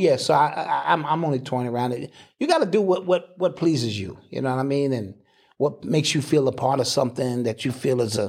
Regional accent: Mississippi, United States; I'm from Mississippi.

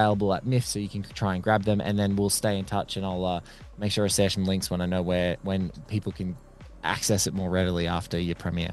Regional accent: Australia; me as an Aussie.

